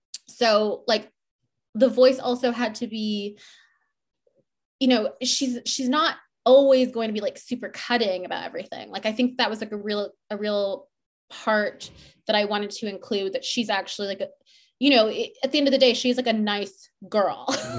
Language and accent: English; Toronto, Ontario, Canada; moved away as an adult; now in London, United Kingdom; like I grew up in Toronto. I moved to London when I was like 18